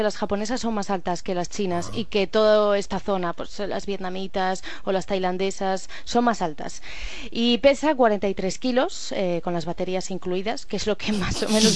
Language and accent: Spanish; Spain; moved away; A España, pues hasta diciembre nada, o sea que por eso ya no me habléis de mi tierra, porque ya se está haciendo un poco duro, porque ya desde septiembre que no voy por España